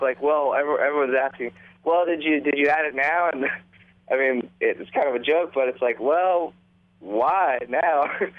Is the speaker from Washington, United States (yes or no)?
yes; Washington, United States; now in Nashville, United States; I grew up in the Seattle area and have a great family. I have four sisters and just raised really, really well by my parents. Moved out to Nashville a year and a half ago, and just had moved my studio here from Seattle